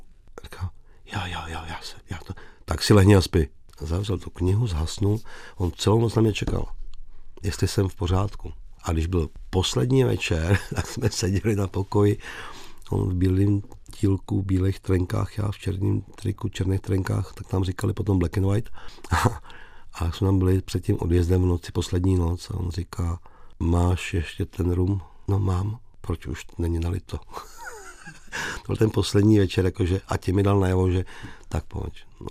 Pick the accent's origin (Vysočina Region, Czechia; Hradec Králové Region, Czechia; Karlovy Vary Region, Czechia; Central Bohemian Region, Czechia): Hradec Králové Region, Czechia; Sobotka; Protože jsme z vesnice, ze Sobotky, z městečka